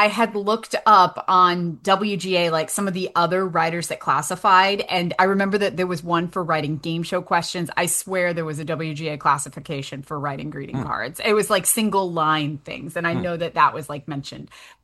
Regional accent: Virginia, United States; I thought that was shot near Southwest Virginia, where I'm from.

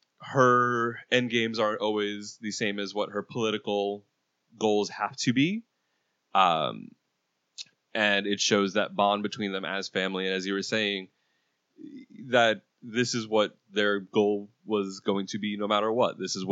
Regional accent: Puerto Rico; I'm Puerto Rican. It's the same with us.

